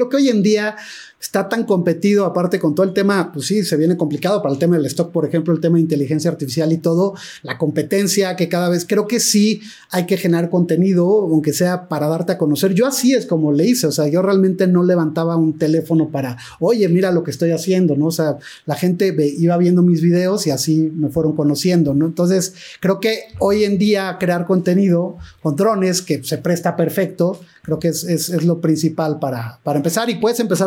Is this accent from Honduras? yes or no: no; Mexico; soy el único mexicano de drones ahí.